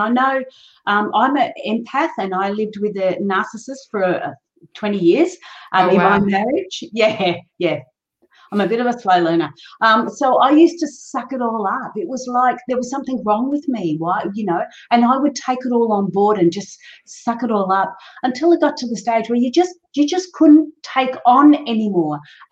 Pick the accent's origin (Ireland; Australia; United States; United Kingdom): Australia; I'm from Australia.